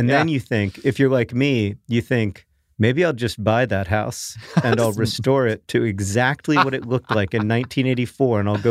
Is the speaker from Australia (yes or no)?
no; Orlando, Florida, United States; Like the house that Hank and I grew up in Orlando, it would be really cool for me to walk through it.